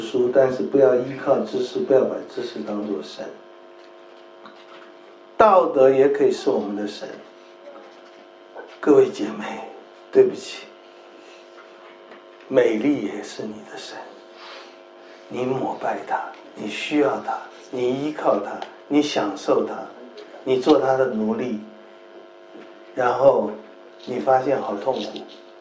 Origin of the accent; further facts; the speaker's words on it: China; 培根这样说，我们中国人其实也很多人这样说，知识实在是力量。